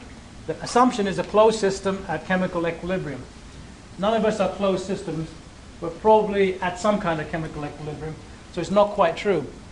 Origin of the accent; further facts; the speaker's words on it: England, United Kingdom; now in United States; growing up in England, they made us speak bad English correctly. And amazing enough, when I came here, I had to do a test of English as a foreign language, even though I grew up in England